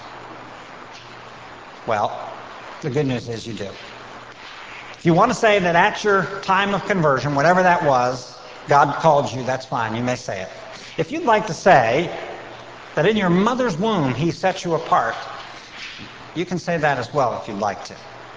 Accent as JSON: {"language": "English", "town": "Baltimore", "region": "Maryland", "country": "United States", "said": "I can say that. I'm from Baltimore. We're going down the ocean tomorrow."}